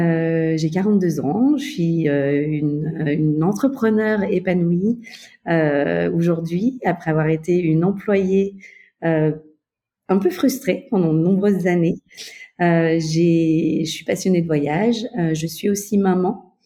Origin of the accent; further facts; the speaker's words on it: Auvergne-Rhône-Alpes, France; moved away as an adult; Donc j'ai débarqué à Paris, même si je suis française, j'ai grandi dans le Beaujolais. Je suis arrivée à Paris pour la première fois à l'âge de 33 ans.